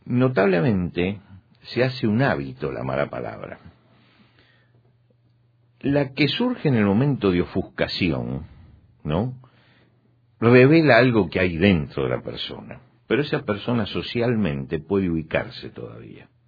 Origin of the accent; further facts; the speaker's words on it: Argentina; en mi país, en Argentina, hay gente que se insulta cariñosamente